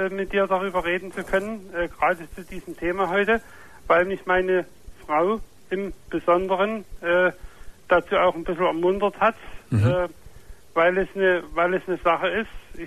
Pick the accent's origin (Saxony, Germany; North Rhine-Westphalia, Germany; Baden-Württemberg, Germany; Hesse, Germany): Saxony, Germany; Bernsdorf; born or raised there; also born or lived in Großenhain